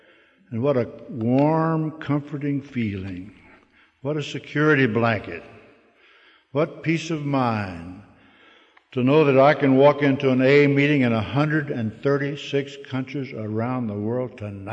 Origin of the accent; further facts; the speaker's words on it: Washington, District of Columbia, United States; I am from Washington, D.C. Those of you who read the newspapers are probably aware that for the last 3 years, we've been known as the murder capital of the United States.